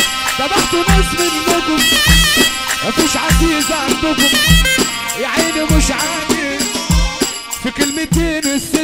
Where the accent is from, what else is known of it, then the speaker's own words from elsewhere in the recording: Gharbia, Egypt; احنا عندنا في الغربية